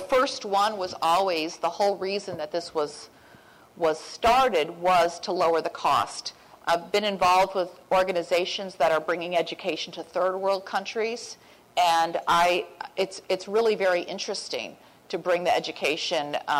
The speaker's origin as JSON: {"language": "English", "region": "Connecticut", "country": "United States", "tie": "born or raised there", "said": "I grew up in Connecticut, which had an outstanding public school system."}